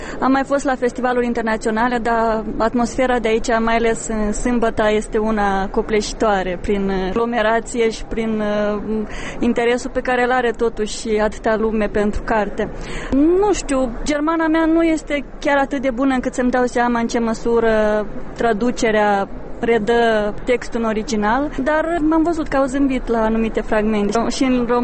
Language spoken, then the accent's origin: Romanian; Moldova; accent: Moldovan dialect; sunt reprezintă aici Moldova și România și dialectul meu moldovenesc poate trezi un anumit interes pentru țara noastră